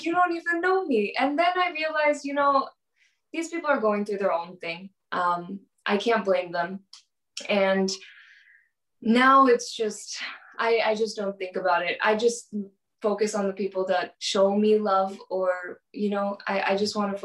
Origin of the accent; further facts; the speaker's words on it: San Diego, California, United States; And I'm from San Diego, California, okay? Yeah. And I grew up here, was born and raised here